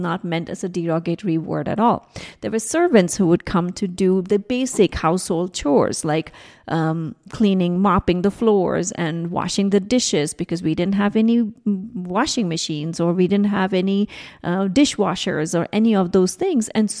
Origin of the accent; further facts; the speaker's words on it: India; I grew up in India, right?